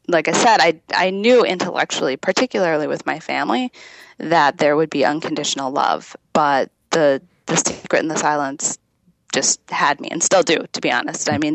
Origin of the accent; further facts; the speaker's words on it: North Dakota, United States; I couldn't seem to reconcile the silence that I felt when I went home to North Dakota around the people who love